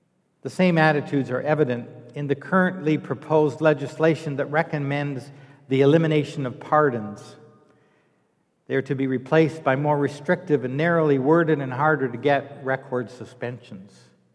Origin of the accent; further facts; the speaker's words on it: Canada; I was horrified as a Canadian at how little grace or mercy they spoke with.